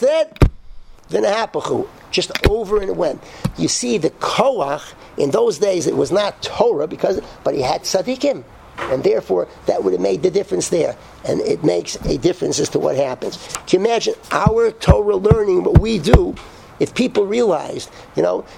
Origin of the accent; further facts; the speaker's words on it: Atlanta, Georgia, United States; I'm from Atlanta, where we have, you know, Atlanta's Coke, the real thing